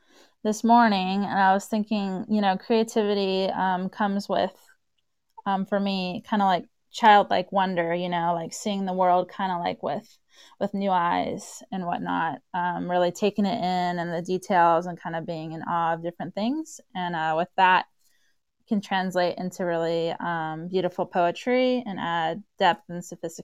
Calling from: California, United States; Yeah, I'm calling in from the Bay Area in California.

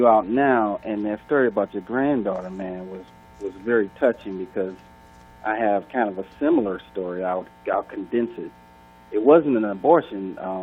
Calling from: Detroit, Michigan, United States; I'm in Detroit.

